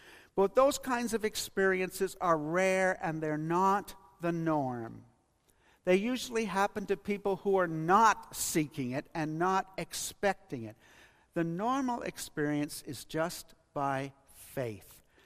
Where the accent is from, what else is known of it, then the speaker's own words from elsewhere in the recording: London, Ontario, Canada; It's my hometown hockey.